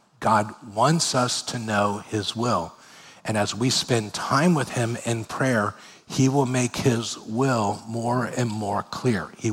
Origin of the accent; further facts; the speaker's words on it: Miami, Florida, United States; and I was raised in Miami, Florida, where it is warm.